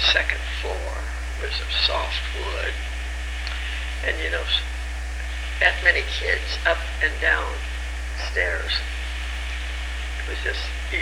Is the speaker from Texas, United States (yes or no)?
no; Indianapolis, Indiana, United States; born there; I was born in Indianapolis, and my father was a plumber